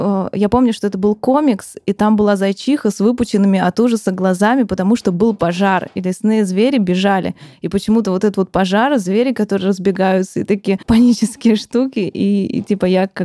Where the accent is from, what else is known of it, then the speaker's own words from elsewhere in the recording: Vologda, Vologda Oblast, Russia; я сама из Вологды и 20 лет прожила там